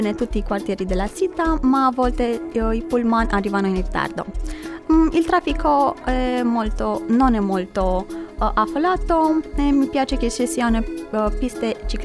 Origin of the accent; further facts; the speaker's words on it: Romania; now in Cagliari, Italy; Vengo dalla Romania.